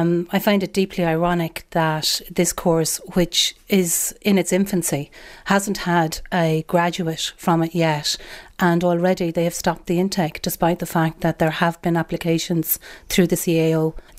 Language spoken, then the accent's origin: English; Tuam, Connacht, Ireland; I'm from Tuam and I'm studying digital media and society.